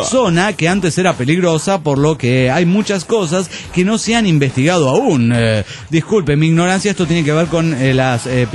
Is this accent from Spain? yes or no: no; Guadalajara, Jalisco, Mexico; de Guadalajara, Jalisco, México.